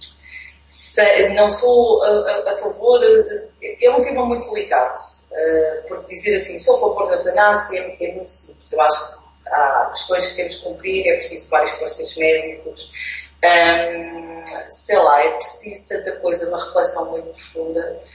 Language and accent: Portuguese; Ílhavo, Aveiro, Portugal; Ok, eu sou de Ilho, mas também estou inserida numa região que se chama Aveiro.